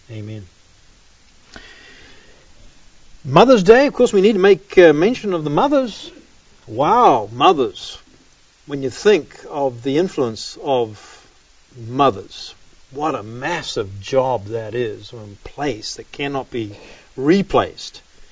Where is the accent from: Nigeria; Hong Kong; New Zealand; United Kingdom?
New Zealand; because as a kid growing up in New Zealand, the beach was always close.